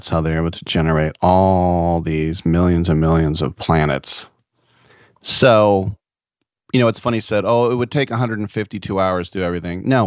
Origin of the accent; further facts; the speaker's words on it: California, United States; And I'm from California.